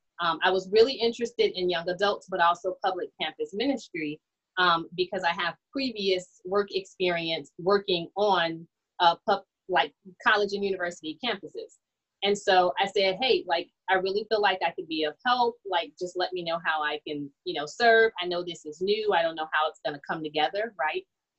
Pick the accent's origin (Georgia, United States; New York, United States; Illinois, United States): Illinois, United States; Chicago; I grew up in Lake Region Conference here in Chicago, South Suburbs